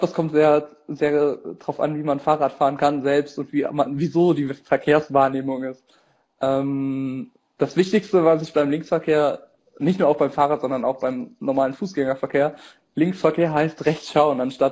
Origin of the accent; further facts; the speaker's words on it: Rhineland-Palatinate, Germany; now in York, United Kingdom; Also wenn ich an meine Heimat in Rheinland-Pfalz denke, das kommt dann England doch auch schon sehr nah.